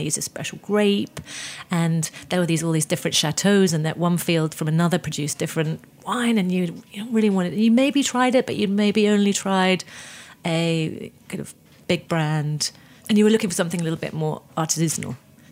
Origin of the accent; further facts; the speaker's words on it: United Kingdom; I'm British.